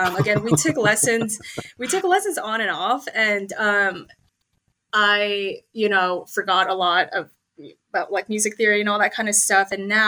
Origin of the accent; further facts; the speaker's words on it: Oklahoma, United States; also born or lived in New Jersey; now in Dallas, United States; I'm originally from New Jersey, actually. And my family and I, we moved to Oklahoma back in like, I think it was around like 2009. I was around 12 years old.